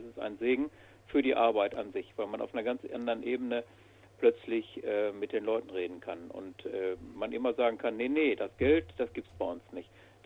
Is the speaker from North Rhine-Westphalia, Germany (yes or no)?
yes; Herford, North Rhine-Westphalia, Germany; Ja, ich komme aus Herford